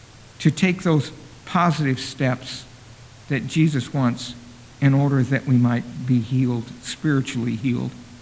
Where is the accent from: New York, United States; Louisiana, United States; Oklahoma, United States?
Oklahoma, United States; I'm from Oklahoma. They got this word down there.